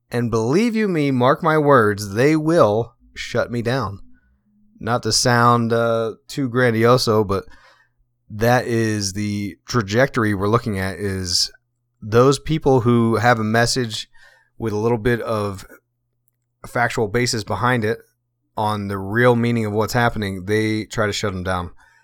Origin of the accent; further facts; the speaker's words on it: United States; I said that I was born and raised a Christian in America.